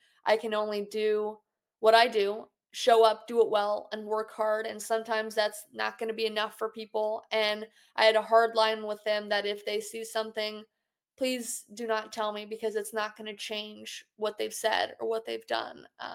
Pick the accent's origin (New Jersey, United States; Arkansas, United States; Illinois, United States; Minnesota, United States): Arkansas, United States; I had reporters finding out where I lived in my hometown back in Arkansas, and they were trying to come into our house and figure out where I went to school